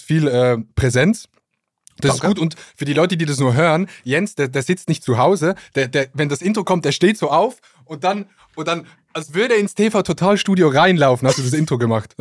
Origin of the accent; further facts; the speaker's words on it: Switzerland; Ich komme ja aus der Schweiz